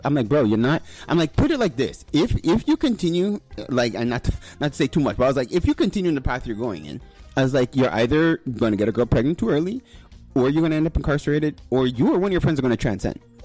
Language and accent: English; Montreal, Quebec, Canada; When we were growing up in the West Island